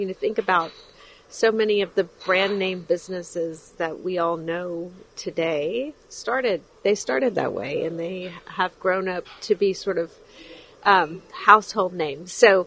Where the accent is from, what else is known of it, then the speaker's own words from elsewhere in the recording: Texas, United States; So my background, I'm from Texas. I've been in Texas my whole life and in Houston for a long time.